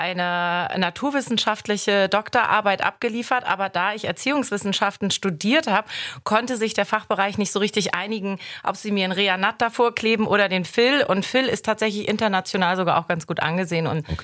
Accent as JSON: {"language": "German", "region": "Hamburg", "country": "Germany", "said": "ich bin Hamburger"}